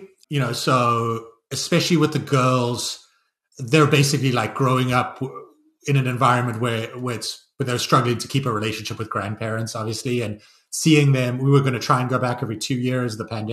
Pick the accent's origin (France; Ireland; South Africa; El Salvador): South Africa; accent: South African; now in United States; The problem at the moment is I'm getting teased by Americans for my South African accent, and then my brother and my nephews back home are relentlessly teasing me